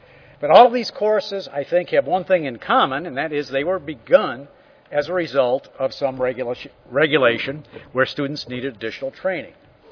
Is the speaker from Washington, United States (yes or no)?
no; Wisconsin, United States; I'm from Wisconsin as well, but that had nothing to do with it.